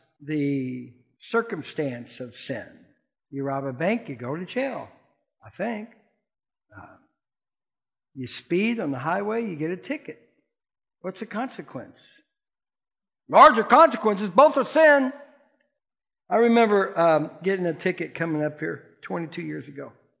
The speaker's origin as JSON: {"language": "English", "region": "Florida", "country": "United States", "said": "I said, really, judge, I didn't know what it was. I'm from Florida. I don't know about this stuff."}